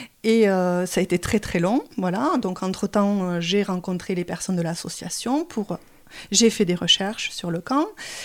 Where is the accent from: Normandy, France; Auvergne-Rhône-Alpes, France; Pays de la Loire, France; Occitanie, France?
Occitanie, France; Albi; j'ai grandi à Albi, je ne suis pas née ici, mais j'ai grandi à Albi